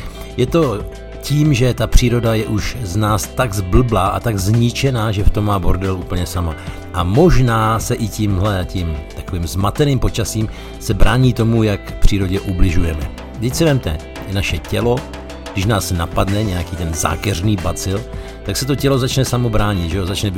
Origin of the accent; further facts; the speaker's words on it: Moravia, Czechia; Já jsem vyrůstal na Moravě a fakt si pamatuju zimy, kdy napadl třeba metr nebo metr a půl sněhu